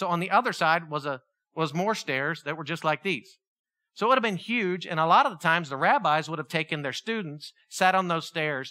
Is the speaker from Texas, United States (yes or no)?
yes; Texas, United States; "Americans, Americans, Americans, where are you from?" We're like, "Texas."